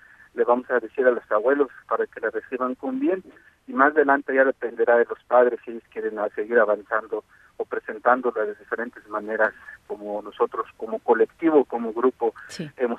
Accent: Mexico; los que somos mexicanos

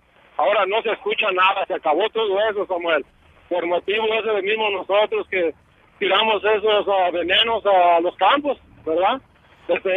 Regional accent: Zacatecas, Mexico; Allá en mi tierra, yo soy de Zacatecas

